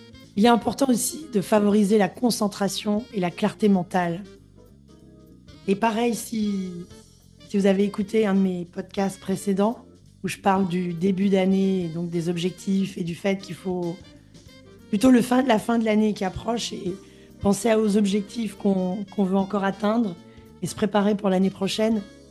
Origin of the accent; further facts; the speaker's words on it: Gabon; moi, j'ai grandi au Gabon et j'allais sur une île.